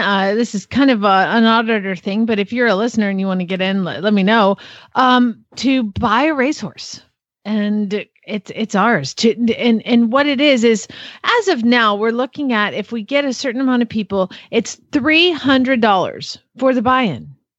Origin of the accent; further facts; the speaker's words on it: Phoenix, Arizona, United States; from Phoenix, Arizona, soon to be Glenn.